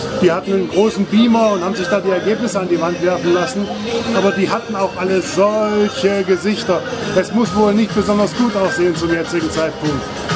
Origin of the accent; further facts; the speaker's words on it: Germany; Ich habe mich also als Deutscher zu erkennen gegeben und womit verbindet man mich als Deutschen hier im Ausland?